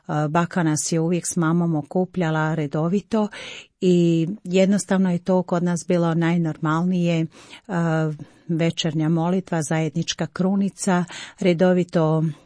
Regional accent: Letnica, Gjilan District, Kosovo; rodom sam iz Letnice, rodom sam iz Gospinog svetišta Majke Božje Letničke na Kosovu.

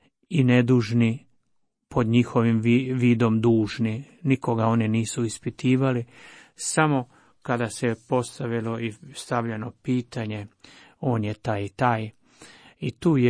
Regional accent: Zagreb, City of Zagreb, Croatia; Ja sam mu rekao na hrvatskome: Sveti oče, ja sam iz Zagreba.

